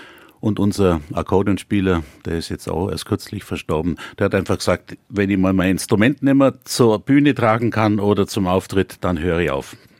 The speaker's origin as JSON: {"language": "German", "region": "Mecklenburg-Vorpommern", "country": "Germany", "tie": "born or raised there", "said": "Wir sind dann da aufgewachsen in Mecklenburg, nahe an der Ostsee."}